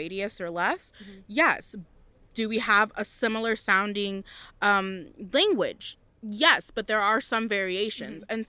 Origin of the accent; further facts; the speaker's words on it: Southwest, United States; So I am from the Southwest, and we are a group of, we are the Pueblo people. So, like, there are different Pueblos in the Southwest